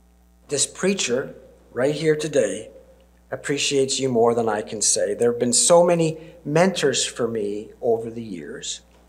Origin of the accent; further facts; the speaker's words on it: Canada; And I never once ever thought, as a Canadian, that I had an accent.